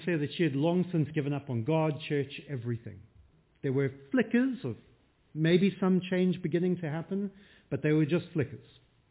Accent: South Africa; now in United Kingdom; I'm not around from around here. From much further south, I come from South Africa, and I went to a South African boarding school.

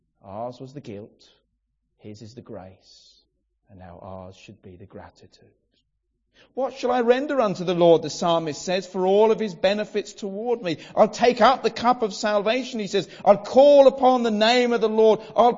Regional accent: England, United Kingdom; I know we're English and we're used to being a bit reserved and this, that and the other.

